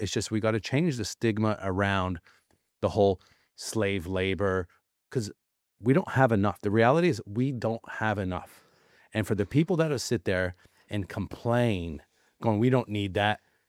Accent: Canada; Like, I remember growing up in Canada, the tobacco pickers, right? Tobacco fields in Canada where we're from, massive tobacco fields.

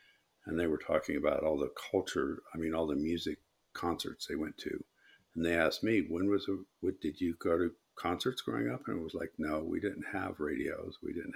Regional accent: Ohio, United States; I grew up in Northeast Ohio.

